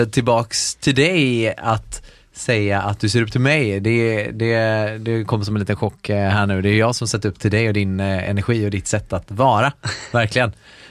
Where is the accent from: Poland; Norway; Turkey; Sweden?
Sweden; Gothenburg, Västra Götaland County; jag är från Göteborg. Jag är 20, jag är inte alls. Jag är 30, fyllde 30 förra året. Mm. Och ja, vad fan ska jag säga då? Vi bor i ett hus strax utanför Göteborg